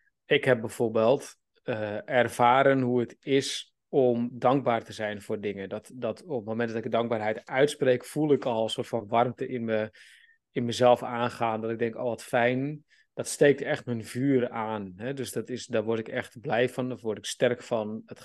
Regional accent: North Holland, Netherlands; born there; Omdat ik ben geboren in de buurt van Amsterdam, dus maar mijn roots

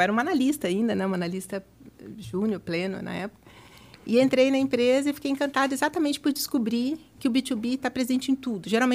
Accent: Minas Gerais, Brazil; Bom, eu sou mineira

